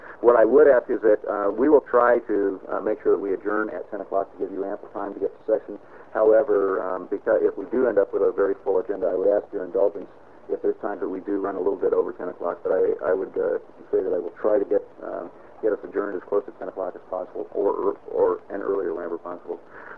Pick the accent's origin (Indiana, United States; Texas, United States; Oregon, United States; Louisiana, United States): Oregon, United States; Wilsonville; I am from Wilsonville, and House District 27 is the area that I represent.